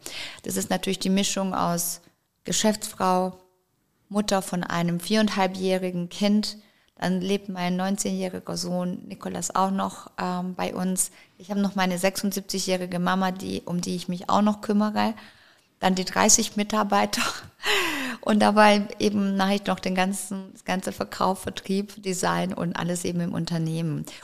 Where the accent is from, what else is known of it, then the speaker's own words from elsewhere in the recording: Stuttgart, Baden-Württemberg, Germany; Da ist es natürlich mein Ursprung, meine Heimat und da hat ja auch alles irgendwo auch begonnen